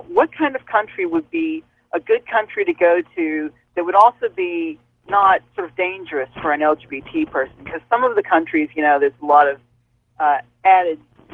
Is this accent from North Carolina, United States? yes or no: yes; North Carolina, United States; moved away as an adult; also born or lived in Asheville; now in Japan; I live here in Japan. I've been here for about 3 years, but I'm actually from North Carolina, and I used to go to school at Appalachian State.